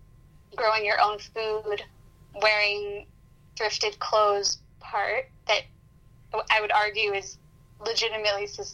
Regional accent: Vancouver, British Columbia, Canada

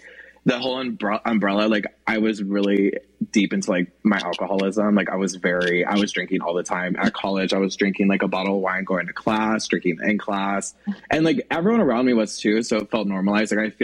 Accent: Arizona, United States; But so I'm from Arizona. I grew up in like a religious household.

